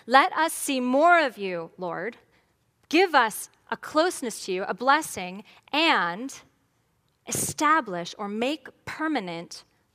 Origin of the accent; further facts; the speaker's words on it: California, United States; I'm from California, so I follow it closely.